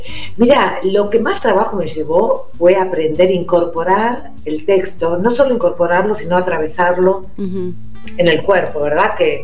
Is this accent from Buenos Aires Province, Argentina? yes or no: yes; La Plata, Buenos Aires Province, Argentina; born there; now in Ensenada, Argentina; Y yo nací en La Plata, vivo en Ensenada, acá a 3 cuadras del río